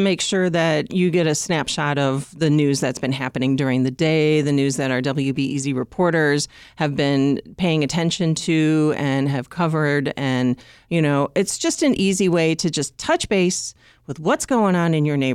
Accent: Illinois, United States; I grew up in the Western suburbs and my dad worked for the Chicago Tribune, not as a reporter, but did work for the Tribune.

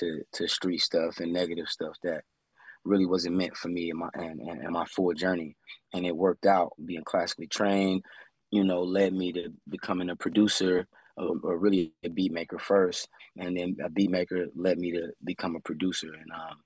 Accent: Chicago, Illinois, United States; now in Los Angeles, United States; I'm in LA and it's always sunny, but growing up in Chicago, the different seasons gives you a different perspective creatively that you can pull from.

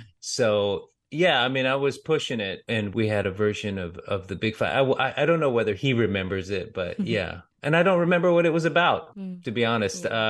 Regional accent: United States; It hurt me, his son, because I grew up in America.

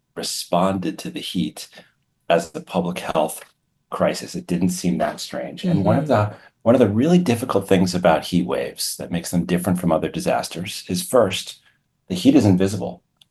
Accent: Chicago, Illinois, United States; You know, I grew up in Chicago, and so I am accustomed to very hot summer days.

